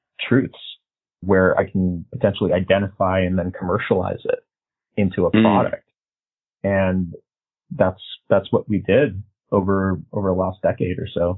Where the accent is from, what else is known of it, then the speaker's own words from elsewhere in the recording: San Francisco, California, United States; I had a lot of bikes stolen growing up in San Francisco.